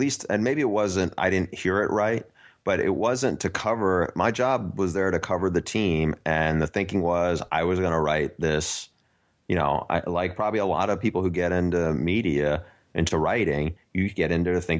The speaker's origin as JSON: {"language": "English", "region": "New York", "country": "United States", "tie": "born or raised there", "said": "I knew some of the names because I grew up in New York, but I just didn't know who they were or anything."}